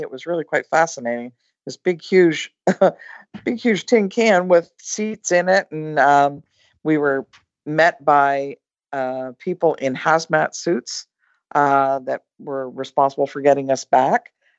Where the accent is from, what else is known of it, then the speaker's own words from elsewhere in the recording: Canada; So I anticipated, being Canadian, that I would be one of the last people off the ship